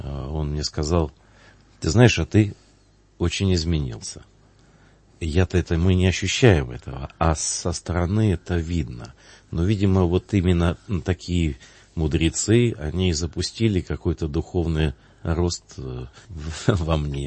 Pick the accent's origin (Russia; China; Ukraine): Russia; Barnaul, Altai Krai; born there; Я родился в Алтайском крае, это юго-западная Сибирь, город Барнаул.